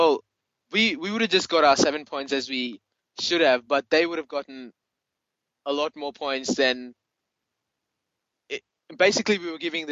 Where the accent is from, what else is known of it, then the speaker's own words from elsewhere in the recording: Australia; from Australia.